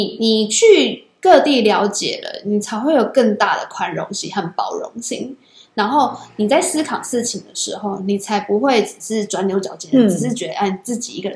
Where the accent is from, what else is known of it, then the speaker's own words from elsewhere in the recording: Taiwan; 是其实我摩擦这件事对我们，至少对我们台湾人来讲，其实是还蛮不容易的一件事情。